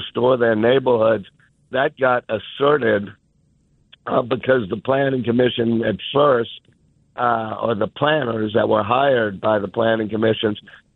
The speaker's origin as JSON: {"language": "English", "town": "New Orleans", "region": "Louisiana", "country": "United States", "tie": "born or raised there", "said": "Michael Lewis, who I grew up with here in New Orleans, taught me this"}